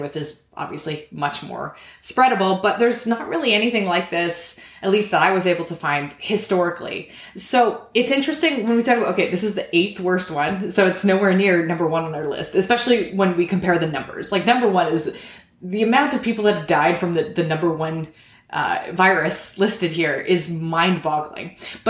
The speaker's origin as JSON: {"language": "English", "country": "Canada", "said": "I do as a Canadian"}